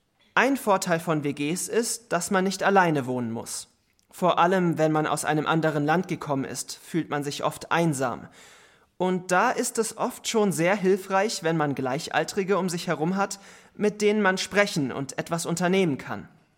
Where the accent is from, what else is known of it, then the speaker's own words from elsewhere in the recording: Italy; German is a second language; Ich möchte von der Situation in meinem Heimatland berichten. In meinem Heimatland Italien leben die meisten Studentinnen und Studenten während des Studiums zu Hause bei den Eltern.